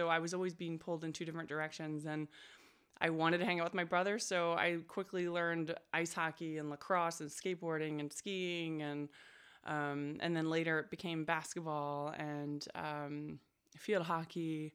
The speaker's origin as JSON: {"language": "English", "region": "Maryland", "country": "United States", "said": "And I was living in Baltimore at the time. Where I'm from Maryland."}